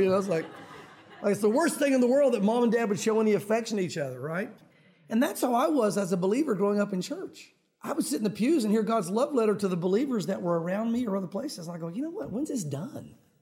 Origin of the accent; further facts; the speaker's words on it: Southern United States, United States; because growing up in the South, I know you guys know this